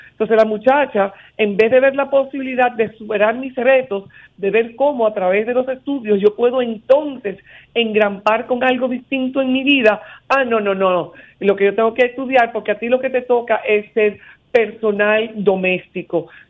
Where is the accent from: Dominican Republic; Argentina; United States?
Dominican Republic; Gurabo, Santiago; acuérdense que yo soy de Santiago, o sea, de Gurabo